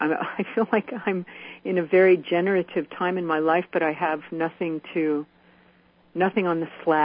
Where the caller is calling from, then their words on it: New York, United States; I am in upstate New York.